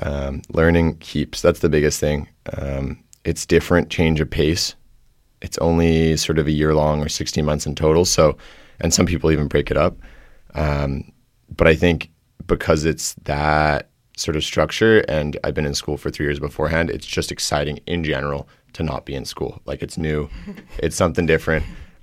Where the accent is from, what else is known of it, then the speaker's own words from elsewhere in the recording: Hong Kong; moved away as an adult; also born or lived in United States; now in Vancouver, Canada; I was born in the U.S., but I grew up in Hong Kong and slowly made my way out here to UBC for university